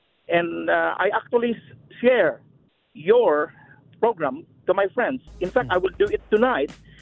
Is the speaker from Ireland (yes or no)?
no; Philippines; English is a second language; now in Texas, United States; I am an immigrant from the Philippines